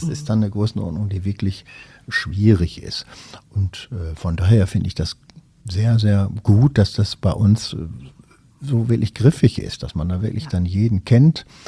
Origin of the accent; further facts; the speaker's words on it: Oberhausen, North Rhine-Westphalia, Germany; ich bin relativ im Grünen groß geworden, zwar in einer Großstadt in Oberhausen, aber direkt neben einem Wald gewohnt, den sogenannten Dunkelschlag.